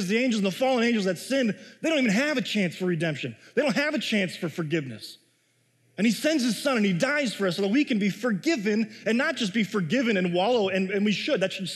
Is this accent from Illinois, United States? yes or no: yes; Chicago, Illinois, United States; as Midwesterners, we like bargains, which is true, right? It's a thing. I grew up in Chicago.